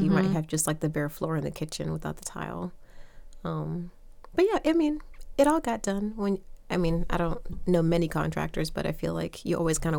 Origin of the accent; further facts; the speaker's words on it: Hampton Roads, Virginia, United States; I grew up in Hampton Roads, and if you don't know where that is, I'll just say Virginia Beach. But it's not really near Virginia Beach.